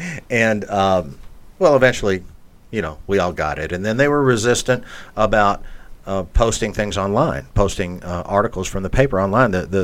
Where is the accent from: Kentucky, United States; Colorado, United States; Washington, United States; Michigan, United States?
Kentucky, United States; Louisville; where I talk about some of the things going on in my life and the life of Louisville and Kentucky, my hometown and home state